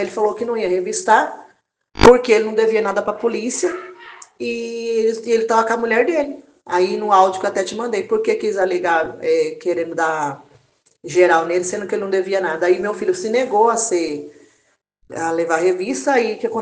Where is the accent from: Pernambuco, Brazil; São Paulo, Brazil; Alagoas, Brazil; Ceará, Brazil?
São Paulo, Brazil; A gente está aqui na cidade há pouco tempo, tem 7 meses. Nunca saí, vim de São Paulo, da cidade perigosa